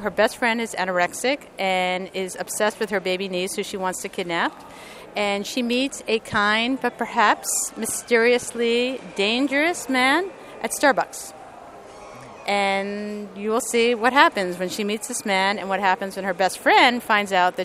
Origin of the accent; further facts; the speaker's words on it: United States; as a female playwright and as an American female playwright, I think that was a huge accomplishment.